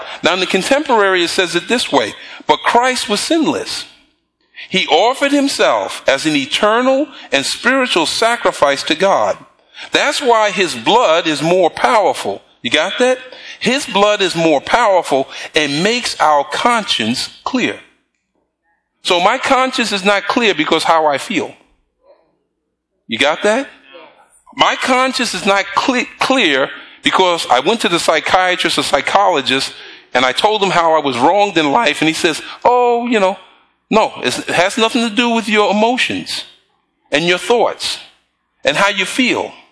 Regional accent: Bronx, New York, United States; Where I grew up in the Bronx, when I went up on the roof to go fly my pigeons, if I saw blood down in the stairway, you got away from there

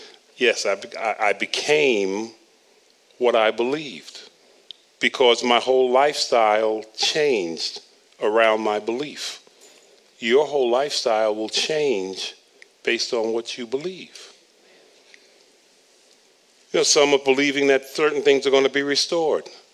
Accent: New York, United States; I know it's hard to believe growing up in New York, but until I was a freshman in high school, I didn't know what a basketball was.

